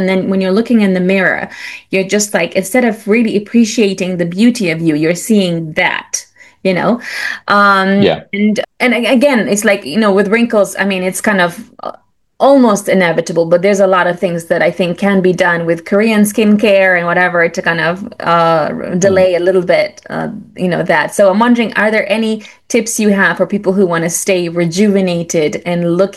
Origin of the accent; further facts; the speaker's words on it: Romania; now in London, United Kingdom; When I came to London from Romania 20 something years ago, I was really lonely.